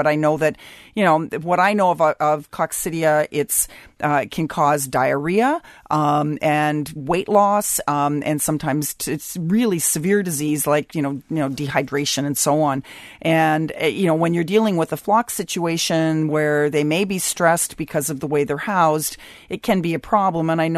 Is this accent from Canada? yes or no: yes; Canada; Well, me being a Canadian, I get to listen to all this and pay my taxes, but I can't vote.